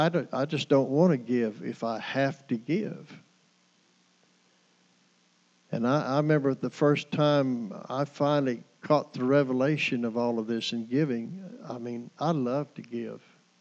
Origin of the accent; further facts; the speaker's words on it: Pearsall, Texas, United States; I grew up around Pearsall, and I'd have probably stayed over in that area, you know.